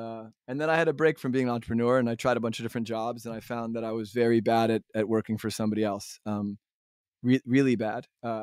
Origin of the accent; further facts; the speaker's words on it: Connecticut, United States; I grew up in Connecticut, and my brother and I, he was 12 at the time, had this idea.